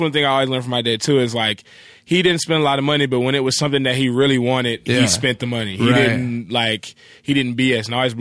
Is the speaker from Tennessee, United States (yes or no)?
no; East Point, Georgia, United States; Yeah, I grew up in Atlanta. I grew up in East Point, and, you know, that's where, like